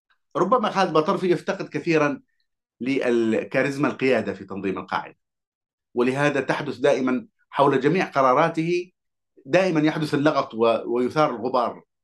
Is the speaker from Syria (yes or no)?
no; Hadhramaut, Yemen; أولاً أنا كحضرمي يعني هناك مشكلة كبيرة في حضرموت